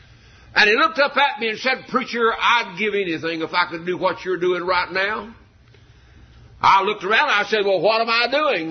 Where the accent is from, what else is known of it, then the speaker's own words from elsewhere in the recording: United States; But I thank God I'm an American.